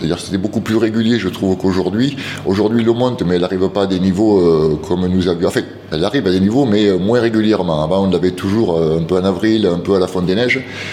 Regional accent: Sainte-Enimie, Occitanie, France; also born or lived in Mende; Moi je suis natif d'ici, enfin je suis né à Mende, mais ma famille a toujours habité sur Saint-Enimie.

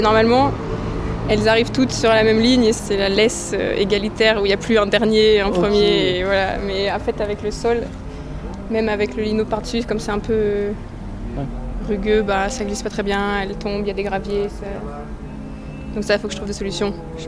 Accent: Auvergne-Rhône-Alpes, France; Moi, je viens de Savoie, mais je suis souvent... je fais du cirque à Genève.

